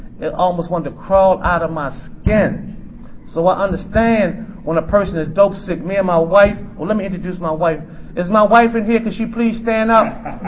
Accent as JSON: {"language": "English", "town": "Baltimore", "region": "Maryland", "country": "United States", "said": "I'm from Baltimore, Maryland."}